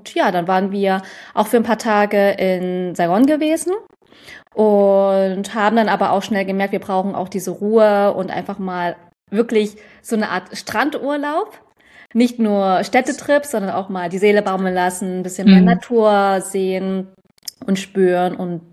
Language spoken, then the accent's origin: German; Germany; born there; ich bin ja in den 90ern geboren in Deutschland, nicht in Vietnam. Und ich bin quasi die erste Generation von Vietnamesen und Vietnamesinnen, die auch in Deutschland geboren wurden.